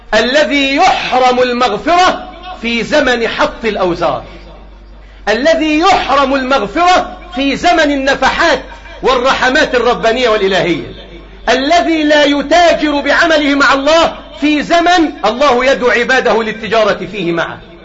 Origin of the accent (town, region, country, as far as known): Egypt